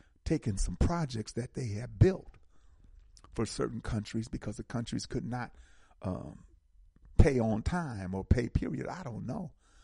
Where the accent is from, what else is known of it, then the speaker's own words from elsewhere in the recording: United States; We're American African. If I was in Jamaica, I'd be a Jamaican African.